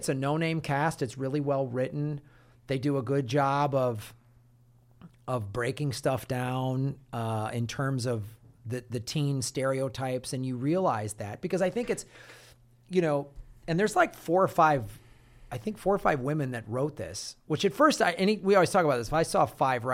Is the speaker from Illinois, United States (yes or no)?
yes; Evanston, Illinois, United States; I grew up in the North Shore. I went to high school in Evanston